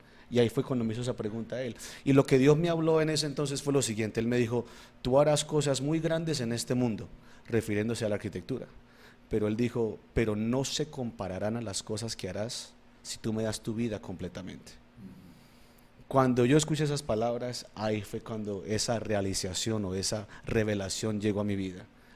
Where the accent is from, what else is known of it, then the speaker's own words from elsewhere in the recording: United States; yo me crié en los Estados Unidos y el plan mío, mi sueño, mi deseo, lo que yo estaba enfocando era la arquitectura